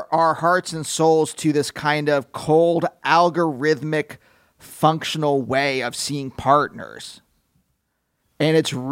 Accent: United States; Whatever these words mean. I'm an American.

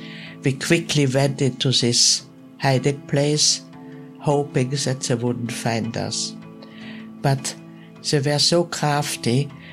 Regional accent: Vienna, Austria; born there; English is a second language; Well, I was born in Vienna in an extended family, and we were very, very close to each other.

